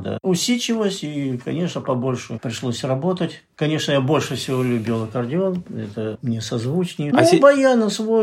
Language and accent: Russian; Siberia, Russia; Я, как говорится, сибиряк, Заполярье